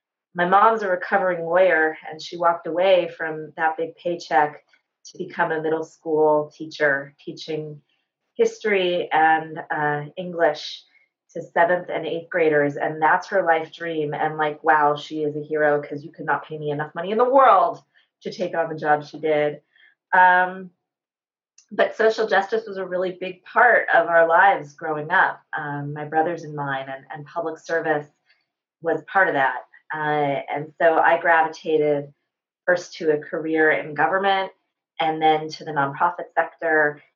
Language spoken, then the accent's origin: English; Los Angeles, California, United States; I grew up in LA's San Fernando Valley, back when Valley Girls actually